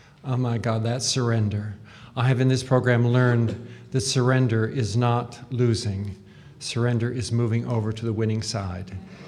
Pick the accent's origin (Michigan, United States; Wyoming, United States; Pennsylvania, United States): Wyoming, United States; But anyway, I was born and raised in Wyoming.